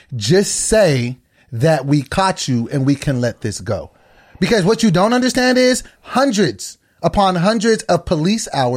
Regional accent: Sacramento, California, United States; I'm from Sacramento.

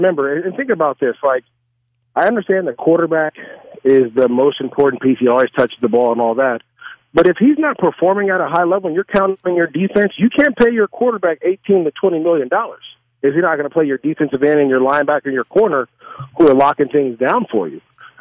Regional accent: Antioch, California, United States; And it's crazy because so many people that I grew up with in Antioch or in the Bay Area, they work for the Raiders.

